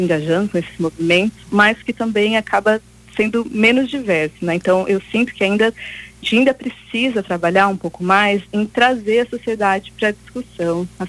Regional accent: Rondônia, Brazil; Eu cresci em Rondônia, então vários exemplos da escola eram da floresta amazônica

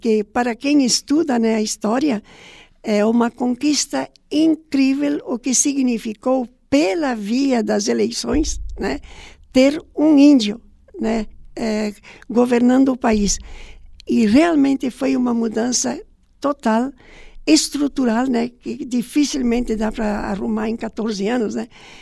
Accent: Paraná, Brazil; Como eu venho lá do Paraná, você põe três produtos, né?

